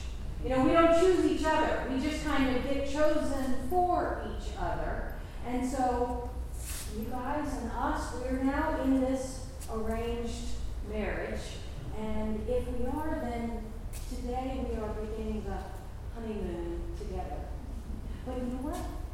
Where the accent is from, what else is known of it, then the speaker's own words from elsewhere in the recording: Gainesville, United States; Some of you may know that I grew up in Gainesville, as Rick said.